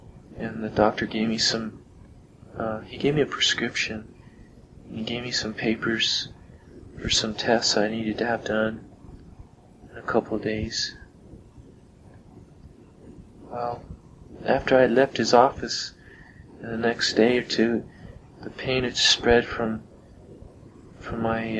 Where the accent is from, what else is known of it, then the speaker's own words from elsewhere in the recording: Homestead, Florida, United States; I'm originally from Homestead, Florida, and I was going to school in Central Florida.